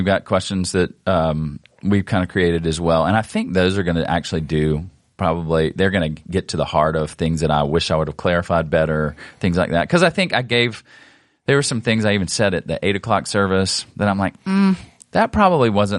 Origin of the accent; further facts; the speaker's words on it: South Carolina, United States; also born or lived in New Orleans; I lived in Louisiana for a while. You know, I'm from South Carolina, but lived in New Orleans. So you get some Cajun accent, maybe bonbon.